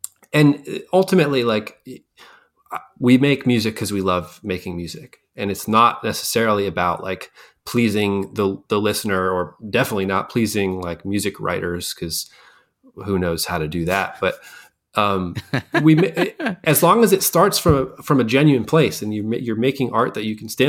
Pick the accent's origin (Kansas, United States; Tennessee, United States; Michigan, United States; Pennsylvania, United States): Pennsylvania, United States; Scranton; I grew up in Scranton. Once a year, I would go to the Jersey Shore.